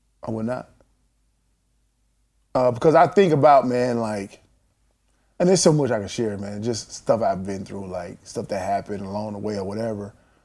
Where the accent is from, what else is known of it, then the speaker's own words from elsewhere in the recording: South Carolina, United States; and in my hometown, and then in Spartanburg, which is, you know, 15 minutes away from my hometown